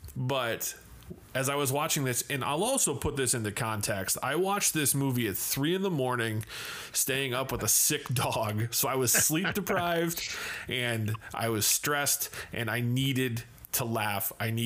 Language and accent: English; Chicago, Illinois, United States; I'm from Chicago.